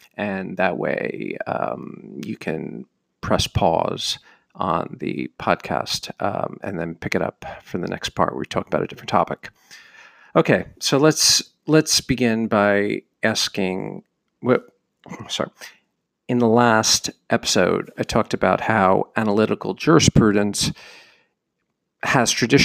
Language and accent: English; New Jersey, United States; I grew up in New Jersey and listened to … all through my childhood.